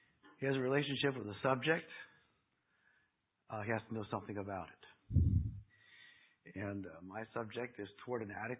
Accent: Pennsylvania, United States; moved away as an adult; now in Texas, United States; I grew up in Pennsylvania, among the mountains in the Cumberland Valley, but in 1986, our church group asked us to move to Texas

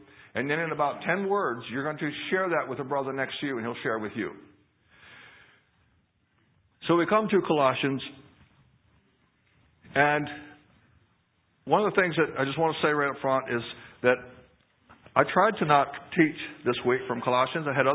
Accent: Berkeley Springs, West Virginia, United States; also born or lived in Chambersburg; We are from Berkeley Springs, West Virginia. We used to live in Chambersburg

